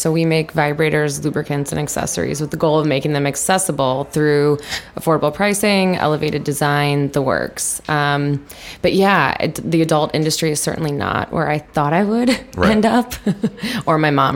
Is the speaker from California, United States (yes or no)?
no; St. Louis, Missouri, United States; And I grew up in St. Louis, where the only place that sold those was, to your point, a Hustler Hollywood.